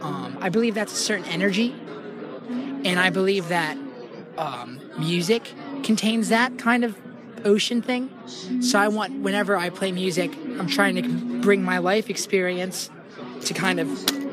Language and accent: English; Nashville, Tennessee, United States; Nashville, Tennessee.